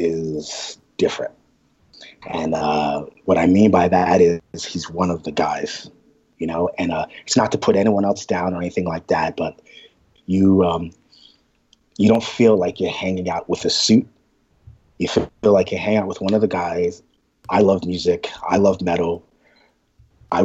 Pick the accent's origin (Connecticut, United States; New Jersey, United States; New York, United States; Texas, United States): New York, United States; New York City; exists because we were born and bred in New York City.